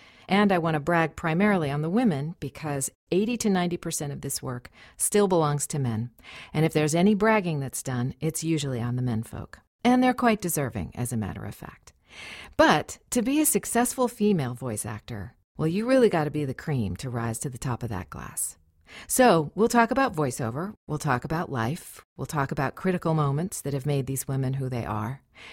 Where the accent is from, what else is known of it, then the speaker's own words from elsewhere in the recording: Goleta, California, United States; now in Los Angeles, United States; I live in Los Angeles and have made my living as a voice actor for more than 30 years. I came to Los Angeles from about 100 miles up the road, from my hometown of Goleta, California, sister city to Santa Barbara.